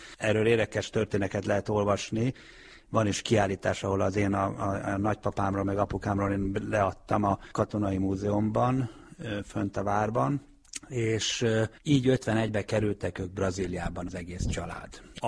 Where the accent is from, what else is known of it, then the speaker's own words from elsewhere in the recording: Norrland, Sweden; mert én saját magam Észak-Svédországban nőttem föl, ahol nagyon kevés volt a szorvány magyar